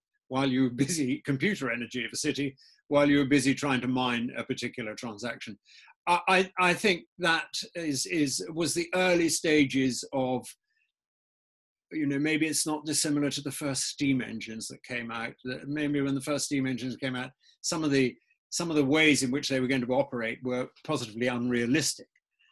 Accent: Kenya; I was brought up in Kenya, so I'm reasonably well au fait with life in Africa.

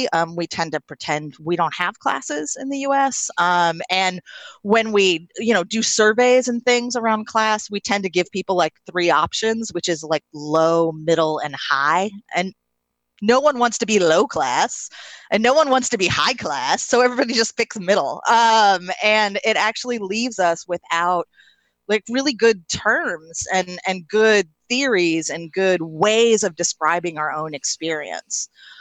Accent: Troy, New York, United States; a residential YWCA in my hometown of Troy, New York.

